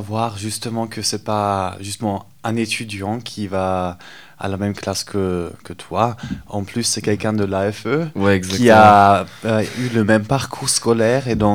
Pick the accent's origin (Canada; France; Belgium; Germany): Germany; je viens d'Allemagne, je suis demi-bulgare, ma mère vient de Bulgarie et je suis allé au lycée franco-allemand de Sarrebruck.